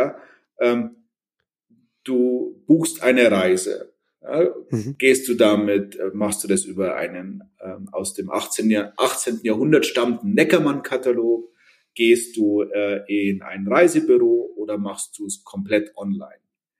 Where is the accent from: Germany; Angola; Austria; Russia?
Germany; die Qualitätsmerkmale, die wir als Deutsche haben, wirklich zum Tragen kommen